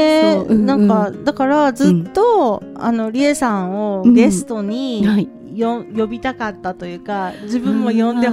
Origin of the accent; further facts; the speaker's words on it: Mie, Japan; あの私地元三重なんですが